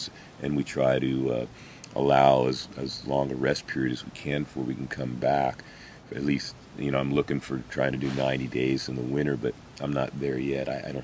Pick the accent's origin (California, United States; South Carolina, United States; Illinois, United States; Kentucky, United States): California, United States; Petaluma; the community I grew up in Petaluma, you know, with the real, the people I came from there was the real, like the communist, atheist, you know, Jews.